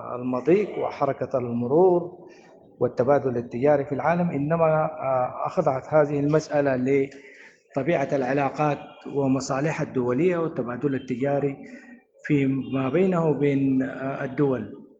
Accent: Sudan

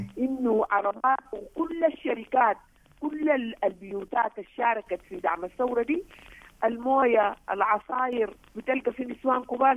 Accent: Sudan; وأنا أفتخر تماماً بأنه أنا سودانية.

